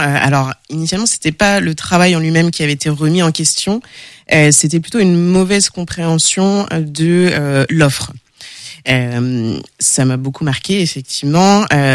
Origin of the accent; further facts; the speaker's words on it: Angers, Pays de la Loire, France; born there; je suis française, née à Angers, mais, eh ben, comme on peut le voir de ma couleur de peau, j'ai aussi des origines guadeloupéennes